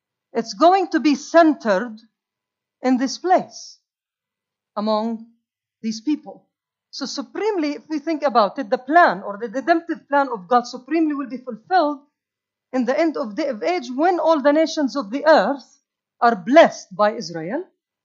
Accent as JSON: {"language": "English", "country": "United Kingdom", "said": "we as British people, how are we going to be part of this? I believe that England will have a great part of this."}